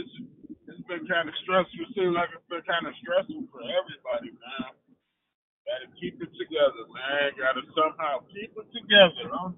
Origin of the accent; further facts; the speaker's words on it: Madison, United States; That's how you know I'm from Madison. I've been out here a long time.